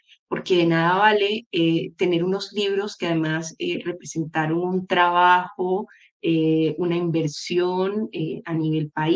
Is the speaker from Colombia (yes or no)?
yes; Colombia; cómo nos relacionamos como colombianos